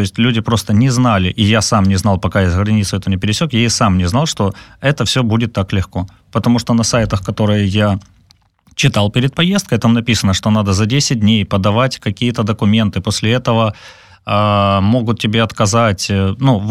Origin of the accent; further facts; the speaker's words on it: Ukraine; первый украинец, который пересек Крымский мост